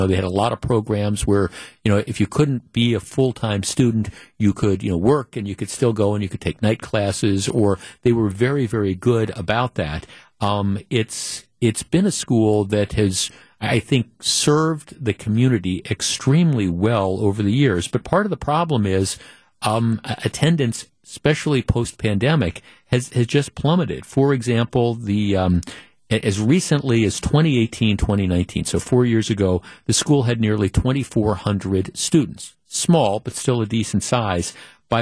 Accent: Glendale, Wisconsin, United States; I grew up very close to Cardinal Stritch. I grew up in Glendale. I lived like three or four blocks away from Nicolet High School.

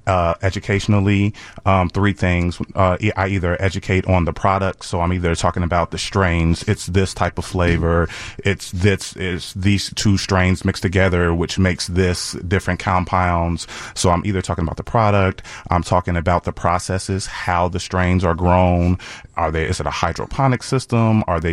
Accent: Chicago, Illinois, United States; I'm actually from Morgan Park.

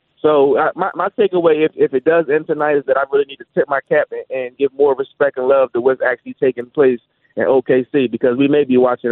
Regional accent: Philadelphia, Pennsylvania, United States; So as I was growing up, although, again, growing up in Philadelphia, the Sixers weren't a team. They were the home team

